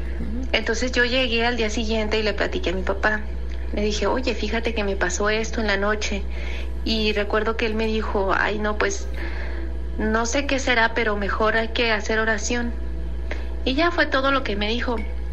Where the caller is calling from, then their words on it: Guadalajara, Jalisco, Mexico; de Guadalajara.